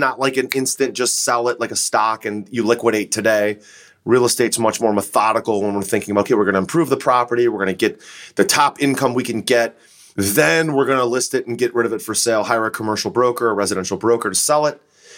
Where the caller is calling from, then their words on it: Cleveland, Ohio, United States; I'm recording from Cleveland, Ohio, which is a fantastic area, but it's not Phoenix.